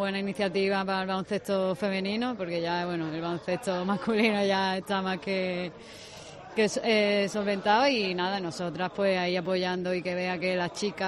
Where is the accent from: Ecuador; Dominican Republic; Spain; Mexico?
Spain; Málaga, Andalusia; estoy muy feliz, sobre todo de estar aquí en mi tierra, que ya fueron muchos años los que pasé fuera de ella